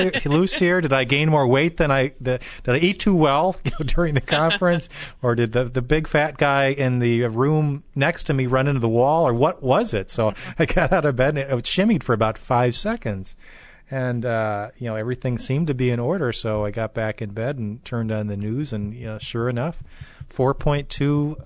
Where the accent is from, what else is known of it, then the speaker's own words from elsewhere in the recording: California, United States; I grew up in San Francisco, just for our listeners. I grew up near Oakland, actually, so I wasn't totally foreign to the concept of earthquakes